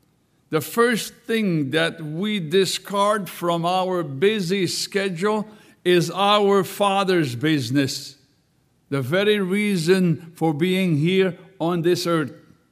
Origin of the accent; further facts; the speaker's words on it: United States; because yes, I am an American. Those of you doubting, I can bring my papers.